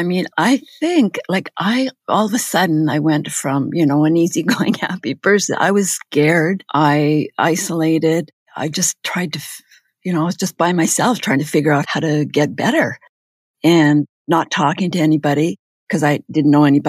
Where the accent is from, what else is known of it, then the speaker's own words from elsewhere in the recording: Manitoba, Canada; And I was just excited to go back to my hometown, which is where I am now, Manitoba, and it's on the edge of the boreal forest, and there's beautiful sand, white sandy beaches